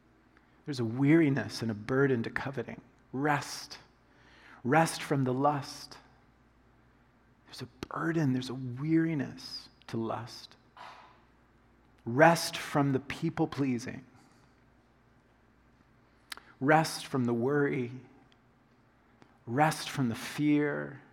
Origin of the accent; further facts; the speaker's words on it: Oklahoma, United States; So growing up in the South, where we had lots of hot days, like kind of the, you know, last week type of weather. And so in Oklahoma, like I remember driving down the road